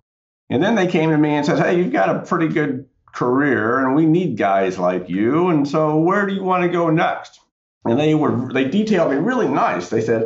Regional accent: North Carolina, United States; I grew up in Central North Carolina and got a liberal arts degree.

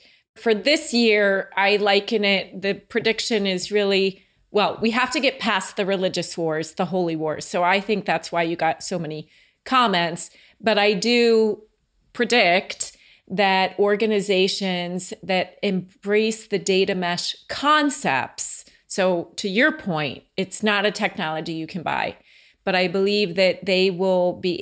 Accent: Franklin Lakes, New Jersey, United States; where I grew up in Oakland and Franklin Lakes.

